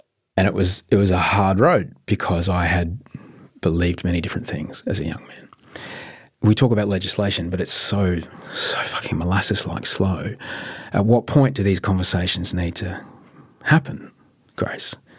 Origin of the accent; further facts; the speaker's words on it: Queensland, Australia; I grew up in Queensland. I was at the school of the landed gentry and their doctors and lawyers. My parents were the doctors.